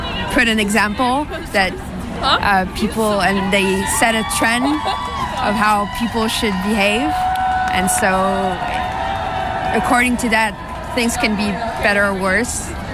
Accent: France; I'm from France.

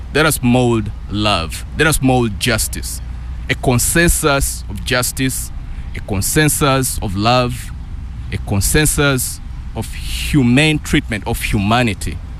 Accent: Uganda; I'm from Uganda.

